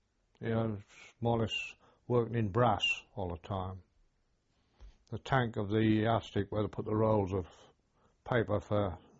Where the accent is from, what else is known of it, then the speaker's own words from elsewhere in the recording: London, United Kingdom; also born or lived in County Durham; I was born in London on the 29th of January 1924.